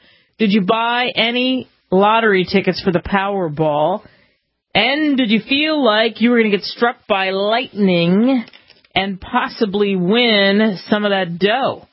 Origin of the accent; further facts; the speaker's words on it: New Jersey, United States; part of the money to New York and New Jersey, my home state of New Jersey